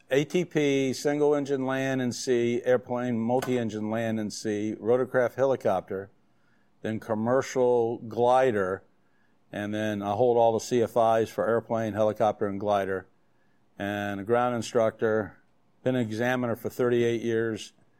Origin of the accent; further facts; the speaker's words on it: Miami, Florida, United States; Soloed in Miami, born and raised in Miami.